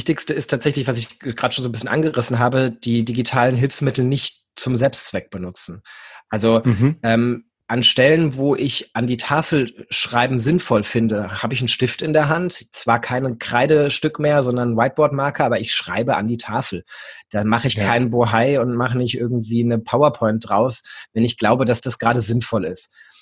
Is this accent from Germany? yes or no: yes; Hesse, Germany; moved away as an adult; Ich komme eigentlich aus Hessen, habe in Gießen Gymnasiallehramt studiert. Aber weil in Hessen irgendwie überhaupt kein Lehrerbedarf war, hat es meine Frau und mich, meine Frau ist auch Gymnasiallehrerin, dann nach Niedersachsen verschlagen.